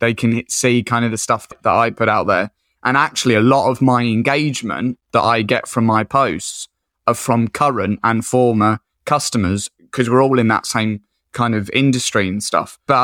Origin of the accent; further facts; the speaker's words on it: Colchester, East of England, United Kingdom; now in Whitby, United Kingdom; So I'm from Colchester in Essex originally, but I moved up to Whitby in North Yorkshire, which is a little seaside fishing town.